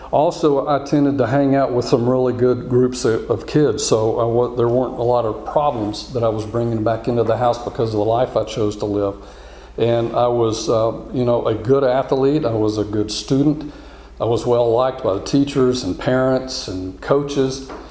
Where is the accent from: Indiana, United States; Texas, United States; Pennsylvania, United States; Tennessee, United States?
Texas, United States; Houston; So I'm an only child, born and raised in Texas. I've been in Houston since fifth grade, 1970.